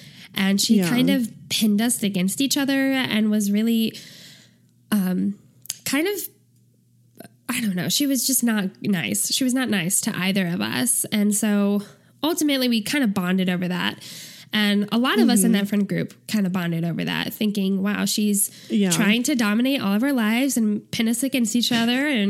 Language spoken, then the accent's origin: English; St. Louis, Missouri, United States; I am, like you said, from St. Louis.